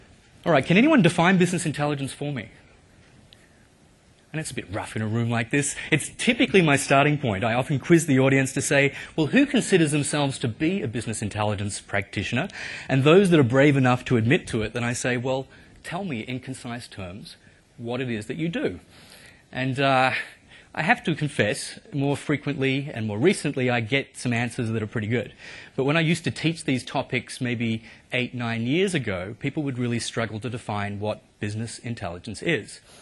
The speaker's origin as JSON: {"language": "English", "country": "Australia", "lives_now": "United States", "said": "I'm actually not American, I'm Australian."}